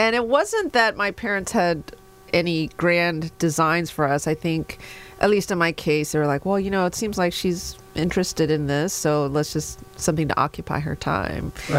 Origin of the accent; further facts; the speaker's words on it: Houston, Texas, United States; born there; also born or lived in Columbus, Ohio; But she followed him out here, and I was born in Houston, Texas, not too much longer after. And we lived in Columbus, Ohio for a few years, actually